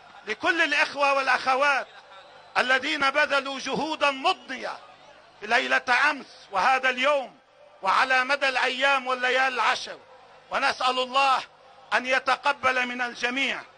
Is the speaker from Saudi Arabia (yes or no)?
no; Lebanon; على وحدتنا الوطنية كلبنانيين